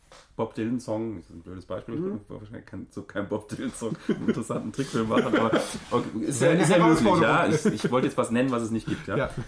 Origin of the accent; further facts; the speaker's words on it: Poland; weil ich bin Pole und meine Hymne kam nicht, aber sie kam.